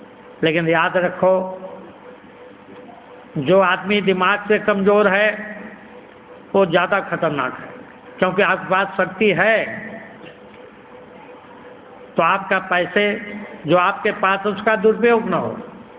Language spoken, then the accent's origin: Hindi; India; born there; लेकिन जहां मेरा जन्म हुआ, जिस देश में हुआ, उसका भला सोचना, कल्याण करना, सुंदर बनाना, ये मेरा पहला धर्म है।